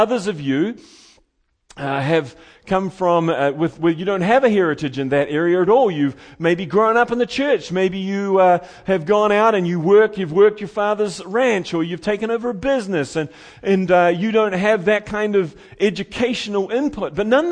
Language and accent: English; New Zealand; And I come from, as you know, I come from New Zealand